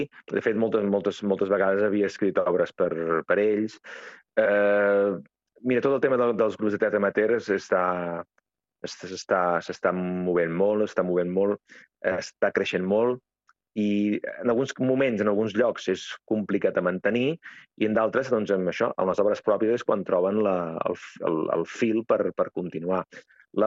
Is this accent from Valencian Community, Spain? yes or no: no; Cardona, Catalonia, Spain; sóc autor teatral i sóc de Cardona